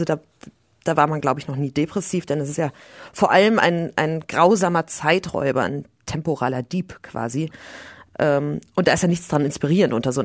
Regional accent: Grassau, Bavaria, Germany; also born or lived in Berlin; Ich bin in Berlin geboren, aber wurde dann verschleppt ins oberbayerische Grassau, wo meine Eltern Gott sei Dank noch wohnen

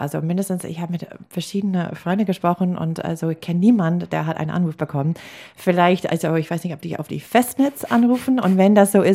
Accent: Wisconsin, United States; German is a second language; Wisconsin habe ich ganz besonders beobachtet, als es meine Heimatstadt ist

